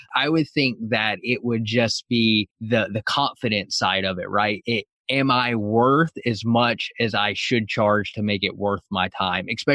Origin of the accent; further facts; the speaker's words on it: Atlanta, Georgia, United States; the Ryan that we're chatting with here, we're both from Atlanta